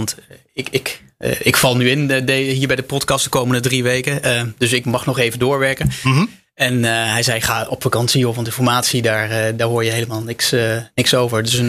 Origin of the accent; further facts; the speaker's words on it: Lobith, Gelderland, Netherlands; Zeker, ik ben opgegroeid in Lobith.